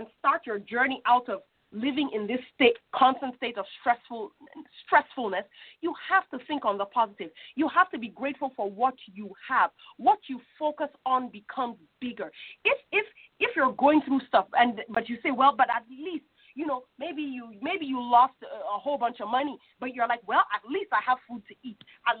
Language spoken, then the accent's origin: English; Nigeria; I was brought up in Nigeria, by the way.